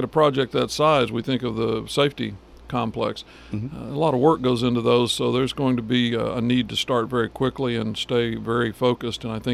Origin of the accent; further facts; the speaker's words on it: Bartlesville, Oklahoma, United States; You know, I grew up in Bartlesville.